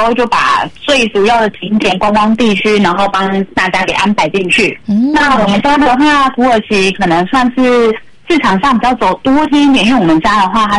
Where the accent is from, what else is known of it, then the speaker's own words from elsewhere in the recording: Taiwan; 所以我们热气球的话全部就是只要我们台湾人过去的话